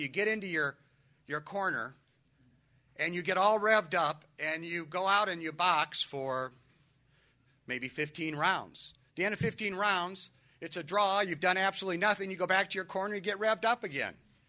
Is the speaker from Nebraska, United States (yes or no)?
yes; Omaha, Nebraska, United States; I said, I am from Omaha, Nebraska. You noticed.